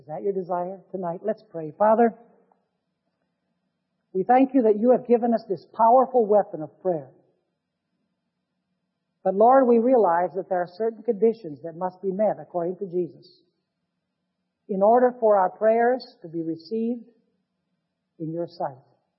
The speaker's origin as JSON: {"language": "English", "town": "Caracas", "region": "Capital District", "country": "Venezuela", "tie": "born or raised there", "said": "when I was growing up in Caracas, Venezuela."}